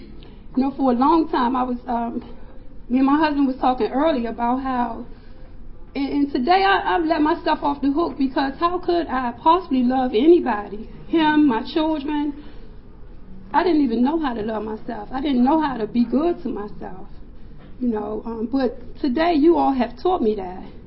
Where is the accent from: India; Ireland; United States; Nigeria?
United States; Washington, District of Columbia; You know, I was born and raised in Southwest D.C., in a project in Southwest.